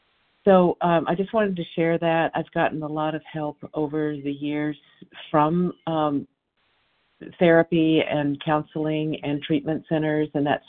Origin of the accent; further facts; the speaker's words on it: Washington, United States; I'm from Washington State.